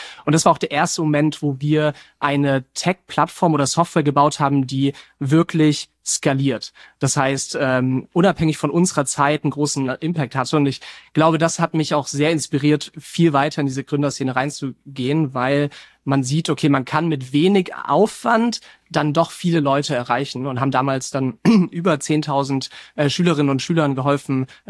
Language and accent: German; Bavaria, Germany; ich komme aus dem Münchner Umland und da gibt es viele Hidden Champions, also viele Weltmarktführer in sehr nischigen Bereichen